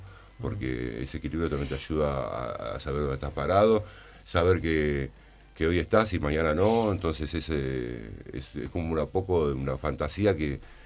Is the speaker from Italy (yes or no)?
no; Argentina